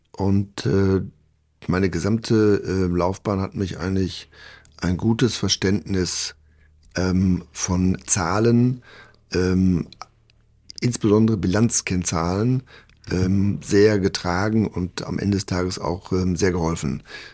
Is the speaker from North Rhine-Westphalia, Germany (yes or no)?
yes; Hamm, North Rhine-Westphalia, Germany; Ich komme, darauf lege ich wirklich sehr viel Wert, ich komme aus Hamm in Westfalen. Mhm. Und das ist deswegen für mich wichtig, weil das eine Gegend ist, das ist also Hamm ist vielleicht für die es nicht kennen, ungefähr 30 Kilometer östlich von Dortmund.